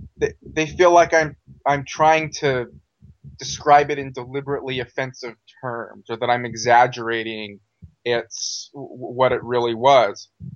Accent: Utah, United States; Like, I grew up in Utah. You know, I'm white male, grew up in Utah.

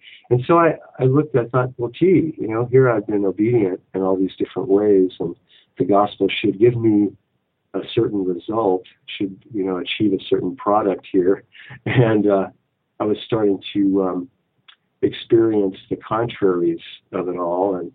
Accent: Midwest, United States; I grew up in the Midwest as a practicing and devout Roman Catholic.

